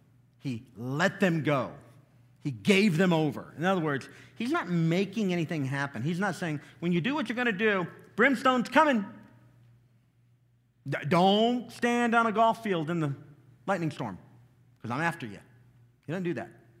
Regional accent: the South, United States; I'm from the South. We got whoopings.

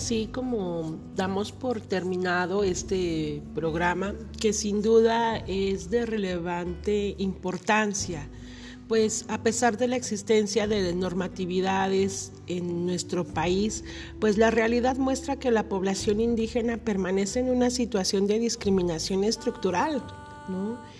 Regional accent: Mexico; porque también somos mexicanos, somos parte de... ¿no?

